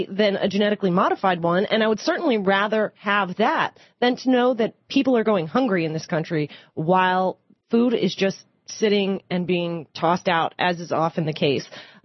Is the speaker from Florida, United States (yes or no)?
yes; Fort Lauderdale, Florida, United States; Listening on Sirius in Fort Lauderdale, Florida, my hometown.